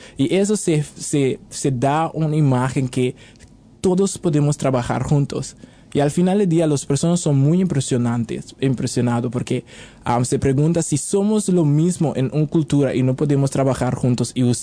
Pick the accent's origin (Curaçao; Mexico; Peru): Curaçao; Pues yo soy de Curazao, uh-huh. Es una isla muy pequeña enfrente de Venezuela. Somos en el Caribe, conocido como las Islas ABC.